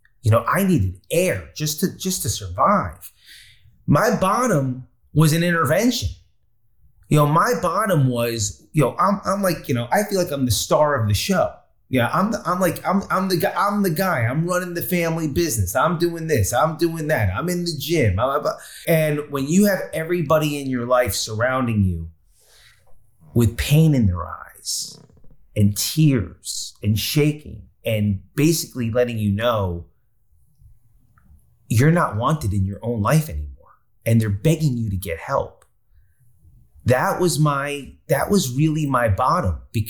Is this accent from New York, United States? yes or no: no; New Jersey, United States; even from being the fat kid growing up in Jersey.